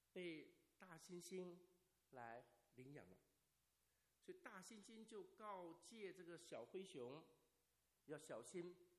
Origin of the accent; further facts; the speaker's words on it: China; 可能我们中国人看不太懂